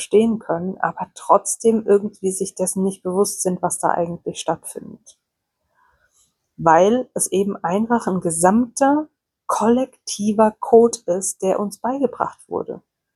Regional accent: Germany; born or raised there

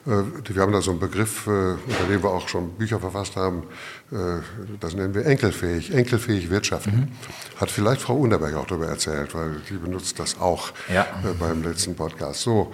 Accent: Essen, North Rhine-Westphalia, Germany; also ich bin ja im Ruhrgebiet geboren, wie vorhin gesagt wurde, in Essen auf der Kohle.

